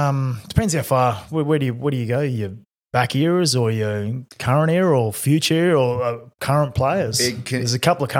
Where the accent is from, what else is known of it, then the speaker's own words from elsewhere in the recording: Queensland, Australia; Bill's from Innisfail. I was from Atherton Tablelands, and we played against each other in our under 18 grand final.